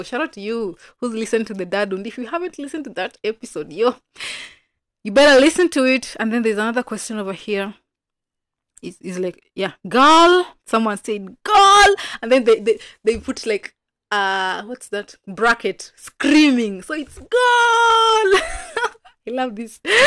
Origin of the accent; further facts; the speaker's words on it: Kisumu, Kisumu County, Kenya; I wanted to sound like other podcasters, like podcasters from Nairobi, because at the time I was from Kisumu, from Maseno.